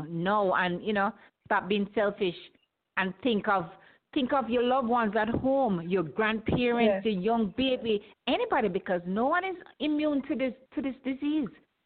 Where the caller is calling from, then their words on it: Colorado, United States; Colorado.